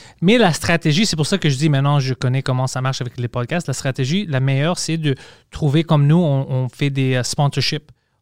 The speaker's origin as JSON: {"language": "French", "town": "Montreal", "region": "Quebec", "country": "Canada", "said": "nous, on vient de Park X, puis on était vraiment habitués à être vraiment direct"}